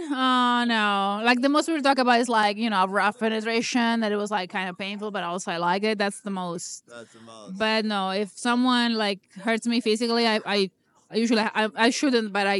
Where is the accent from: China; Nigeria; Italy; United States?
Italy